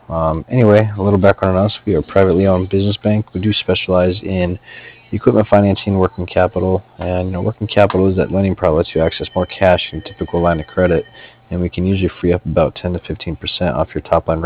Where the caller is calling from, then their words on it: Cardiff, Wales, United Kingdom; In that case … I'm actually calling from Cardiff.